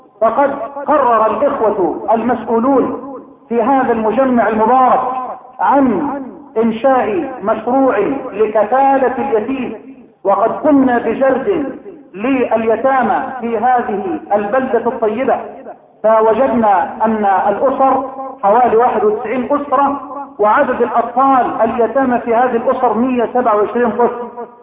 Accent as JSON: {"language": "Arabic", "country": "Egypt", "said": "اللهم اجعل بلدنا مصر واحة للامن والامان"}